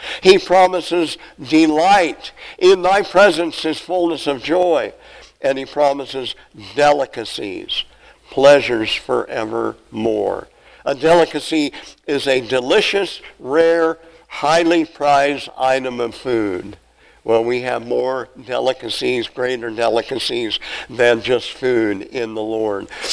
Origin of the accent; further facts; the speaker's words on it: Nebraska, United States; We live really close in our growing up in South Central Nebraska on the farm.